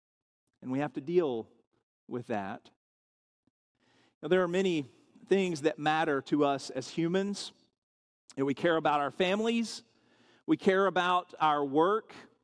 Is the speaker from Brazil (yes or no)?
no; Arkansas, United States; And remember, I'm from Arkansas, so the only thing I thought to say in that moment was